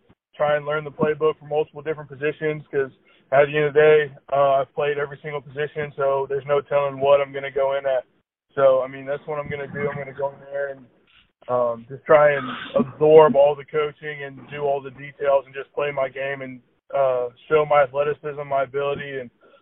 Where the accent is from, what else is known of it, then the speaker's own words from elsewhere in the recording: Florida, United States; So growing up in Florida, honestly, I didn't really play football like that growing up.